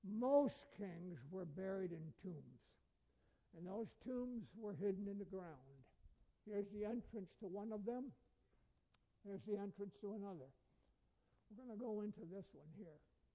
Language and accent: English; Burlington, Vermont, United States; I grew up in Burlington, Vermont. There's a museum there, the Fleming Museum.